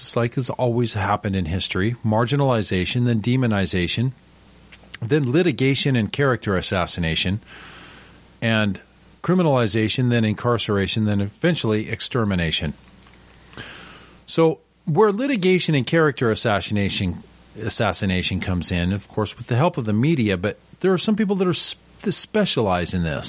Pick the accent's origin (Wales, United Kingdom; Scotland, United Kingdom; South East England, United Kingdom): Scotland, United Kingdom; I'm Scottish